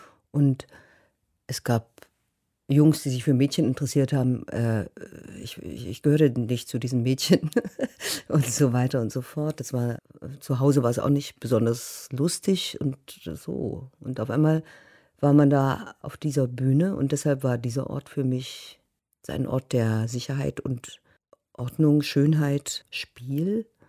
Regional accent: Großenhain, Saxony, Germany; Ich habe als Kind, hat mich mein Vater angemeldet im Pioniertheater Großenhain, da wo ich herkomme.

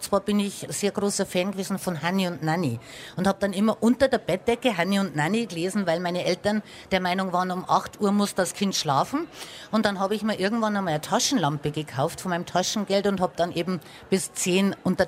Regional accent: Oberammergau, Bavaria, Germany; Ich bin groß geworden in Oberammergau, das ist ein bisschen größer und natürlich auch sehr touristisch und so. Aber ich wohne jetzt also in einem deutlich kleineren Dorf, also da ist Niederkaltenkirchen schon fast eine Großstadt dagegen. Also wir haben 140 Einwohner.

